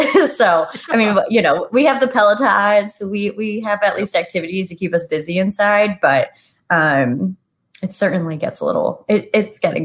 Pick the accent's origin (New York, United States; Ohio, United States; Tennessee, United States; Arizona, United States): Ohio, United States; Toledo; Well, I mean, golf in general, I grew up playing in Toledo, Ohio.